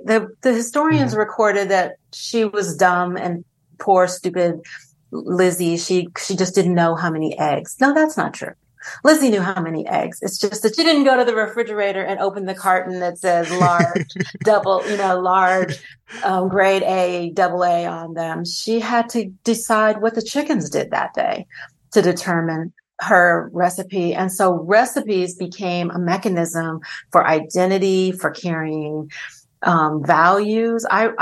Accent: Los Angeles, California, United States; So I'm from Los Angeles

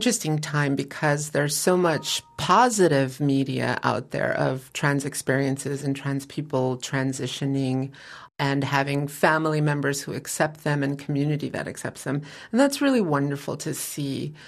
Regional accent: East Los Angeles, California, United States; I grew up in East Los Angeles. So for me, the world felt very isolated.

